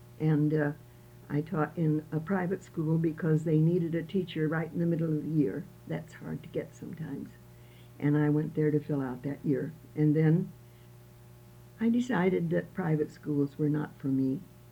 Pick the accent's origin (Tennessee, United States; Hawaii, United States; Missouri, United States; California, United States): Missouri, United States; Columbia; also born or lived in Lincoln, Nebraska; I was born in Lincoln, Nebraska in 1897. And about the time I was five, we moved to Columbia, Missouri. So I always think of myself as a Missourian rather than my Nebraska connections.